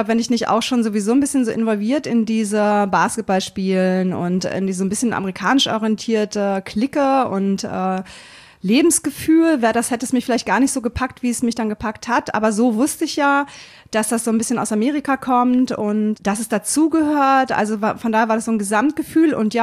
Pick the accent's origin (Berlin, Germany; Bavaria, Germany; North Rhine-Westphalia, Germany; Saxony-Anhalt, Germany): Berlin, Germany; ich komme aus Berlin